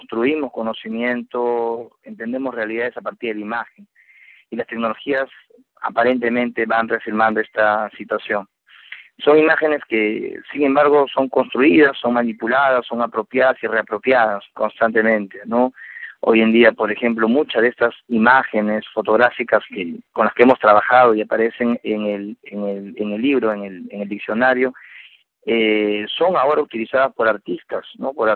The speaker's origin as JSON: {"language": "Spanish", "country": "Peru", "said": "nosotros como peruanos en general fuimos consumiendo estas narrativas visuales"}